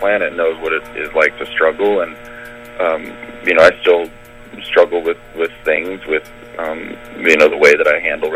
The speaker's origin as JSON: {"language": "English", "town": "Malibu", "region": "California", "country": "United States", "tie": "born or raised there", "said": "I grew up in Malibu, California, right. And my parents were very much in the scene and musicians"}